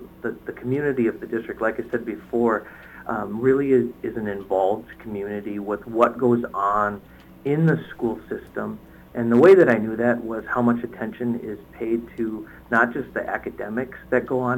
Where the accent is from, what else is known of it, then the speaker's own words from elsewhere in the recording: Winona, Minnesota, United States; growing up in Winona, I had